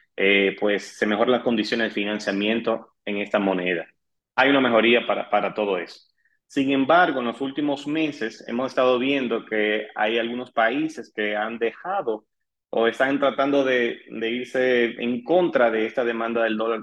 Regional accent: Dominican Republic; en esquema de que uno como dominicano

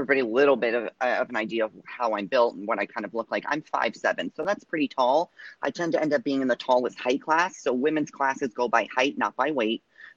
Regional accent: New Jersey, United States; I grew up in South Jersey, played sports my whole life

